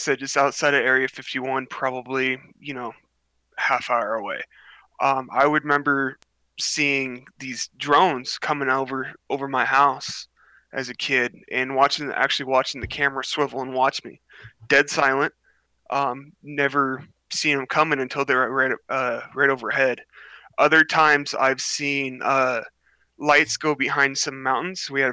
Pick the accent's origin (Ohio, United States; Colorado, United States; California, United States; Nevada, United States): Nevada, United States; Just kind of like growing up in Nevada to where, you know, you got Area 51 just south of me.